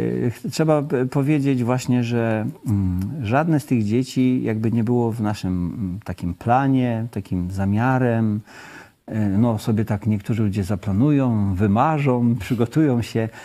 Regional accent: Pomeranian Voivodeship, Poland; My pochodzimy razem z żoną z Kaszub. Wychowywaliśmy się w wielodzietnych rodzinach.

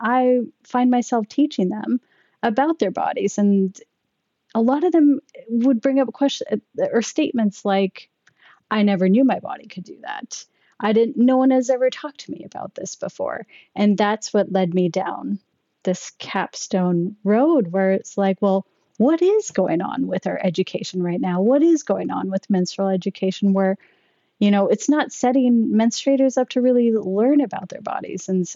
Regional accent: Canada; But, you know, growing up in Canada and, you know, getting my education there, I initially wanted to be a math teacher

